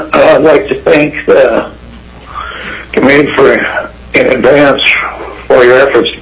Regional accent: Anchorage, Alaska, United States; I'm from Anchorage, Alaska, and I've lived here 35 years

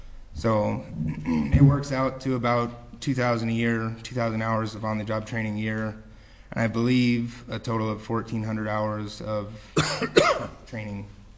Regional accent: Juneau, Alaska, United States; I'm from here in Juneau.

